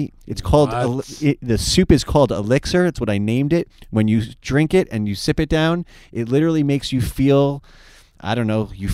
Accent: New York, United States; I am from New York.

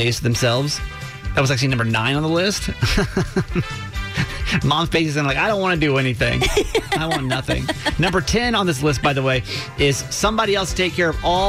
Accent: Georgia, United States; And so I grew up in Georgia. I'm kind of used to this.

